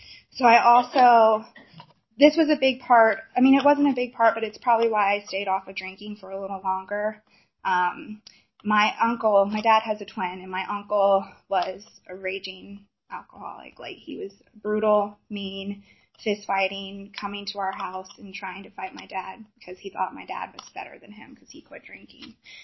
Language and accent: English; Powhatan, Virginia, United States; born there; So I was born in Powhatan, Virginia, which is right outside of Richmond.